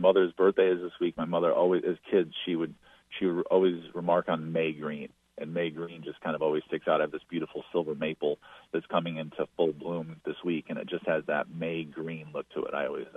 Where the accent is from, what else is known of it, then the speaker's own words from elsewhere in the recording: Barrington, United States; I'm seventh generation here, growing up in Barrington.